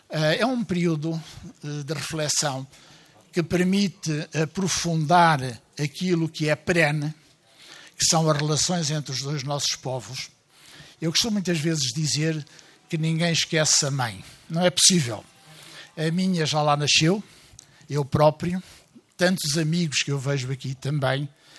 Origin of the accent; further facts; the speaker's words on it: Angola; born there; Eu tenho um orgulho imenso e devo muito ao que sou, ao ter nascido onde nasci. Mas muitíssimo. Tenho uma dívida de gratidão enorme para com Angola e para com os angolanos.